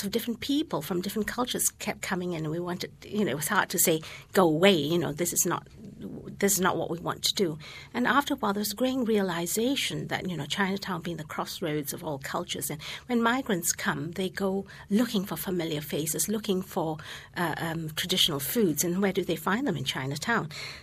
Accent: Malaysia; English is a second language; like I look at myself when I grew up in my early days, it was very colonial Malaysia. And I think now I'm an English clone.

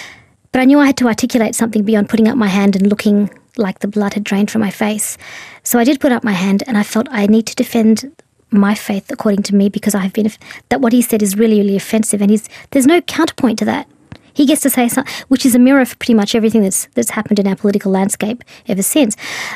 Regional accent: Bendigo, Victoria, Australia; I grew up in Australia. I grew up in country Victoria, a very strong sense of belonging.

